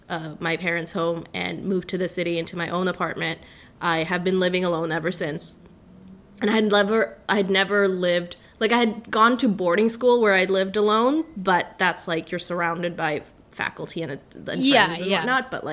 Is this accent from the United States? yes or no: no; Bangladesh; now in Canada; I was born and raised in Bangladesh. We moved to a few places over my life until we reached Canada